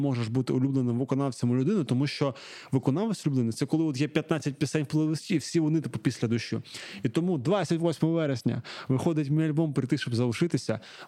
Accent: Kharkiv, Kharkiv Oblast, Ukraine; Ми з Харкова, що вперше за мене вийшло?

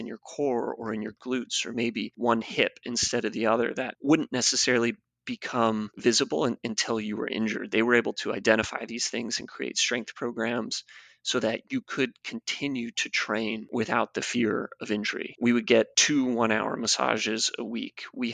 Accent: Vail, Colorado, United States; And I grew up in Vail, Colorado, which has a very high output of Olympic medalists from winter sports, skiers.

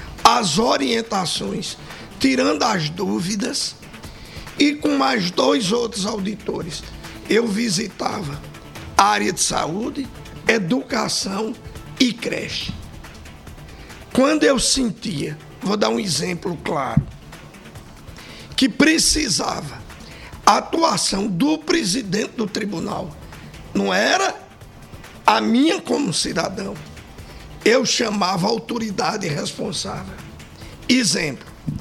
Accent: Princesa Isabel, Paraíba, Brazil; paraibana, especificamente a de Princesa Isabel.

